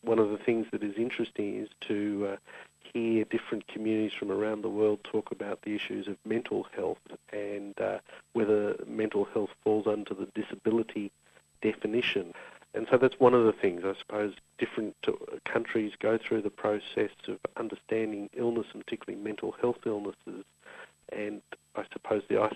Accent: Australia; But perhaps what's a bit more challenging to a country like Australia, and as an Australian

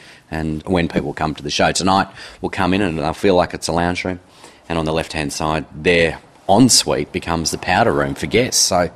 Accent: Mount Eliza, Victoria, Australia; being a kid of the suburbs, where I grew up in Mount Eliza

